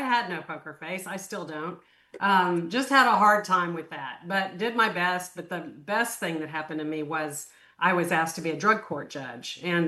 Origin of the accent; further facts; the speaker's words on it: Waco, Texas, United States; now in Houston, United States; I grew up in Waco.